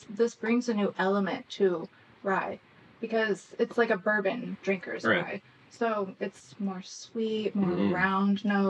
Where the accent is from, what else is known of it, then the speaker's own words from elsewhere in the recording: West Lafayette, Indiana, United States; But I come from Indiana. Like, my family, we go back to Indiana, which Sean likes to give me crap for.